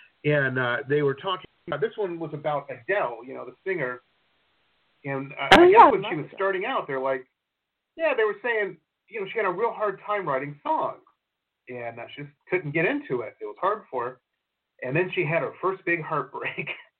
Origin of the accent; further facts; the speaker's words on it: Detroit, Michigan, United States; I grew up in Detroit, and a lot of the this was a million years ago